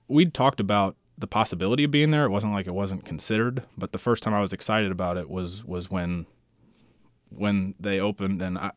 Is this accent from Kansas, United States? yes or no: yes; Atchison, Kansas, United States; I lived in a neighborhood that's, I'll say, downtown adjacent. I remember riding my bike all over town, even riding in the grass next to the highways